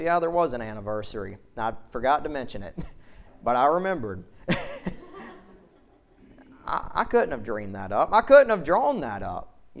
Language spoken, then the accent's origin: English; Alabama, United States; And I grew up on Lay Lake and fished all the time.